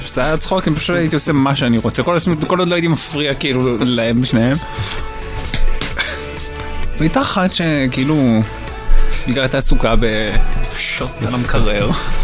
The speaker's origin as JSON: {"language": "Hebrew", "town": "Hod HaSharon", "region": "Central District", "country": "Israel", "tie": "born or raised there", "said": "כשאני גדלתי בהוד השרון, שזה היה, אני חושב, עד גיל... 9-10"}